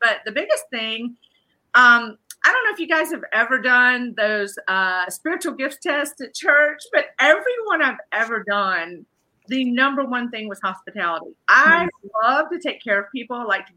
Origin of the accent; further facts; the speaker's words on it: Biloxi, Mississippi, United States; And I'm from Biloxi. He's from Gulfport. We met at Southern Miss.